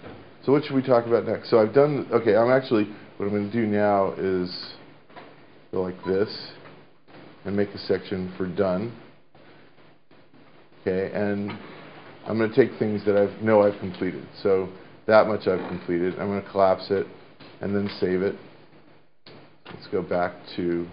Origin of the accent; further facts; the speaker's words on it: New York, United States; And I'm from New York, and I'm a Mets fan, and if you don't like it, you know, whatever.